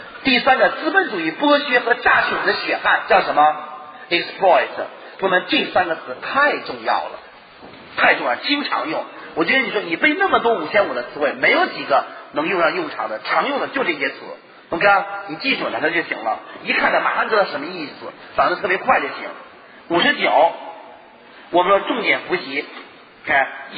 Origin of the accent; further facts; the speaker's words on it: Yan'an, Shaanxi, China; 我来自一个延安的贫困的小山村